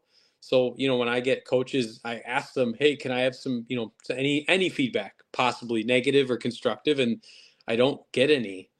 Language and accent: English; Madison, Wisconsin, United States; But, you know, I'm from Madison, so I figured if it's around Madison, we're going to still call it the Isthmus Bowl.